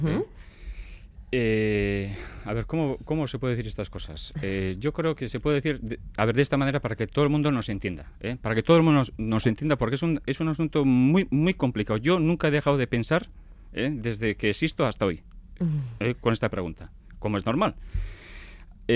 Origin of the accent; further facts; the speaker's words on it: Basque Country, Spain; Como vascos que somos, y aquí en el País Vasco tenemos una gran atención al tiempo desde toda la historia